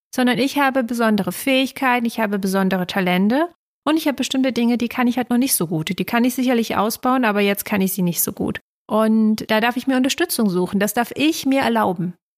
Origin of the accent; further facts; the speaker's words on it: East Germany, Germany; Ich bin ja in Ostdeutschland aufgewachsen